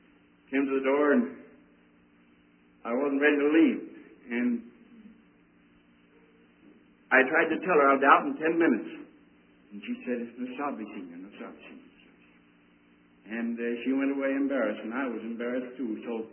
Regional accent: Netherlands; accent: Dutch; English is a second language; I don't know whether she understood or not with my Dutch accent

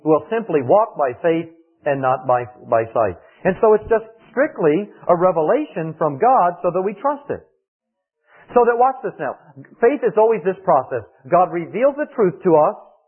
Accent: Danville, Virginia, United States; like a lot of people do in my hometown of Danville, Virginia, this Southern preachers

